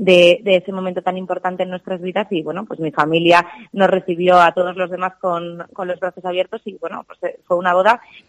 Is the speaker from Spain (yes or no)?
yes; Zamora, Castile and León, Spain; also born or lived in Barcelona; La primera, que soy de Zamora